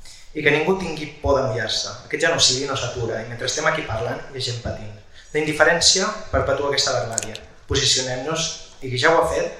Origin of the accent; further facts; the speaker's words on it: Sitges, Catalonia, Spain; Però independentment de les nostres tradicions com a sitgetans i com a catalans